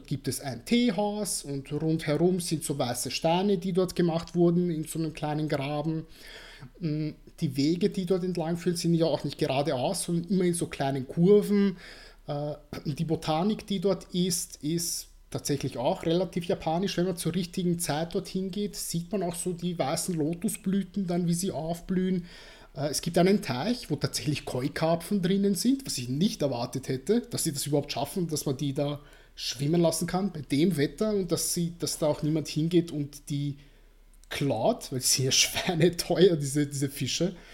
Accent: Vienna, Austria; born there; Und ich, der geboren ist in Wien und diese Stadt eigentlich kennt

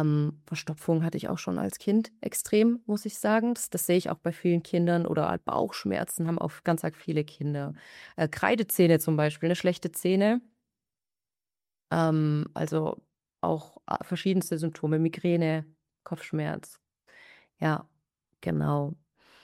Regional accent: Germany; weil wir sind ja in Deutschland aufgewachsen.

